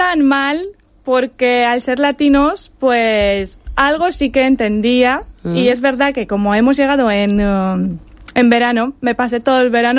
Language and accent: Spanish; Brașov, Brașov County, Romania; Spanish is a second language; also born or lived in Asturias; now in Spain; Soy de Rumanía, de Brașov, Transilvania.